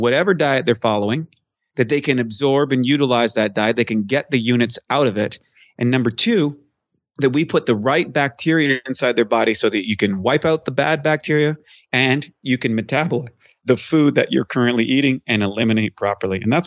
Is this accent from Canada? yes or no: yes; Canada; Well, I'm from Canada originally, so it's cold.